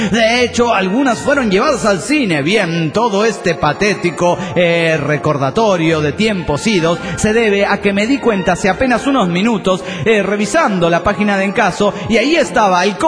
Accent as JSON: {"language": "Spanish", "region": "Sonora", "country": "Mexico", "said": "no soy de Mendoza, pero bueno, de Sonora, México."}